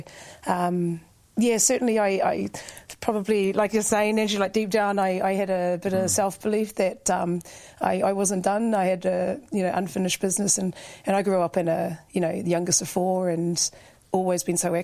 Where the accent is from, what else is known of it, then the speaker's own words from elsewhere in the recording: New Zealand; Growing up in New Zealand, I was always very sporty from a really young age.